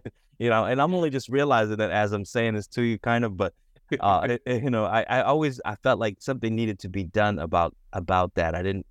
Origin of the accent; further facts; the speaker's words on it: Boston, Massachusetts, United States; I grew up in Boston, biracial in Boston.